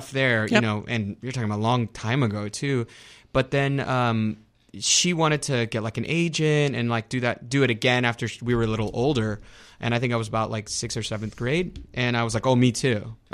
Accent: San Antonio, Texas, United States; I grew up in San Antonio, Texas.

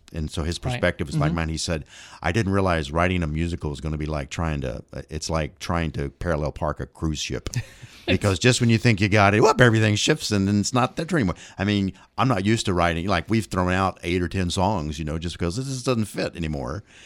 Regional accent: Round Rock, Texas, United States; I was born in Luling, but yes, I got here at 18 months to Round Rockian.

